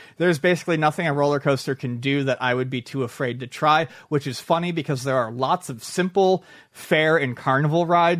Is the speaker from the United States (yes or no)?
yes; Buffalo, New York, United States; Growing up in Buffalo, I went to Canada's Wonderland a lot.